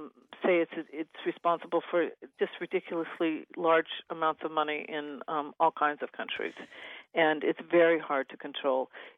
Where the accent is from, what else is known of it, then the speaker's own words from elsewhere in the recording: Iowa, United States; I'm originally from Iowa, and I grew up with a train station in my small little town